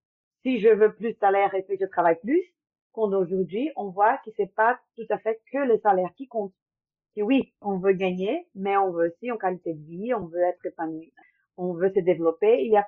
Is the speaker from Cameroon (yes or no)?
no; Brazil; French is a second language; moved away as an adult; now in Paris, France; je suis brésilienne. Ça fait 9 ans que je suis à Paris. Je suis venue ici après une opportunité de travail.